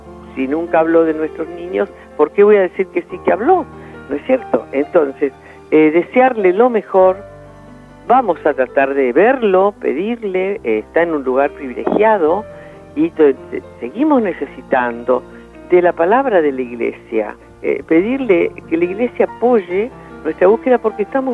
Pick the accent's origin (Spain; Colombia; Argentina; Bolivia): Argentina; festejamos como argentinas